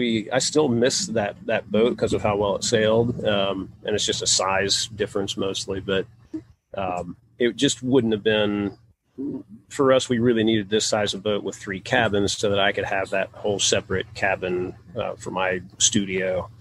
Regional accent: Ohio, United States; We're from Ohio, and we met sailing on a small lake in Ohio, racing boats, 25-foot, roughly, cruiser boats

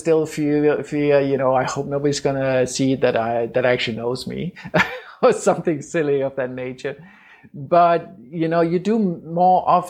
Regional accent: Denmark; English is a second language; now in United States; I have a weird accent. I'm from Denmark, even though I've lived in the States for a long time by now, you can still hear the weird accent.

